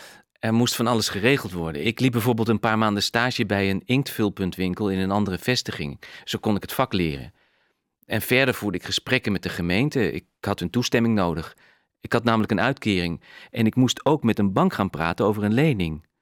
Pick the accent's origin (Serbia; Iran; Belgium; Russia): Iran; now in Netherlands; Ik ben gevlucht uit Iran. Sinds 1994 woon ik in Nederland.